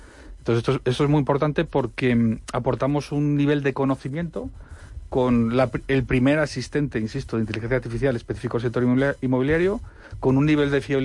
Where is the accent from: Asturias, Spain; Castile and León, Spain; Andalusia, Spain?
Asturias, Spain; No, valenciano, yo soy asturiano. Yo soy asturiano.